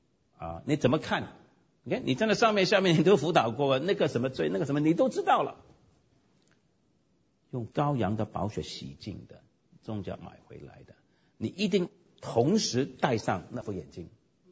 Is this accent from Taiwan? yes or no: no; Hong Kong; 比方说我最不喜欢广东人我们香港人了